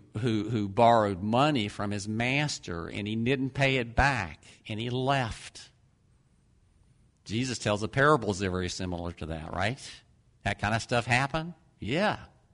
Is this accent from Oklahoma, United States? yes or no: no; Ocala, Florida, United States; because I'm from Ocala, I'll go to Ocala